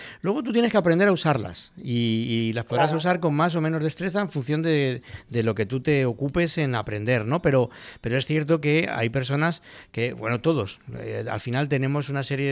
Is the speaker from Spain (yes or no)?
yes; Valencian Community, Spain; aquello que de alguna manera nos representa, ¿no? Como valencianos.